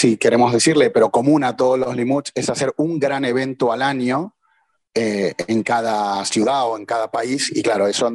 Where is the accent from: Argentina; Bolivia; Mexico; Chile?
Argentina; accent: Argentine; now in Mallorca, Spain; Mi acento no es mallorquín, claramente es argentino